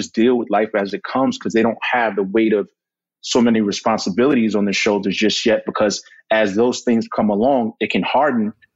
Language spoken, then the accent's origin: English; New York, United States; You know, I'm from New York, I like the Yankees.